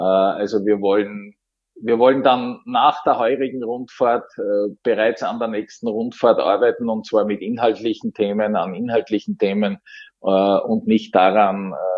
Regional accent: Graz, Styria, Austria; Wir haben rund um meine Heimatstadt Graz einen sogenannten Super Summer

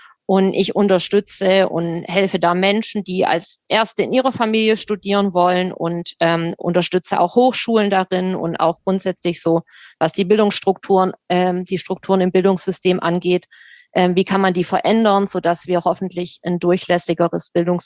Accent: Baden-Württemberg, Germany; Ich komme aus Württemberg, bin auch aufgewachsen im württembergischen Pietismus.

